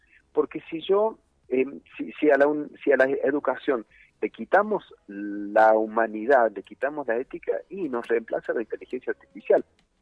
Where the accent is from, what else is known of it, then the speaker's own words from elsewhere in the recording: Villa Mercedes, San Luis, Argentina; soy un ciudadano de Villa Mercedes de la provincia de San Luis.